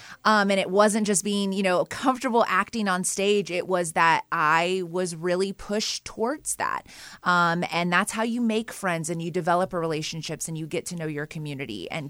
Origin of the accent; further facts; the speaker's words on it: Carthage, Missouri, United States; I am a born and raised Carthaginian. I'm from Carthage, Missouri. My entire family is from there, grew up there, graduated high school there. That is where my roots are, is in Carthage.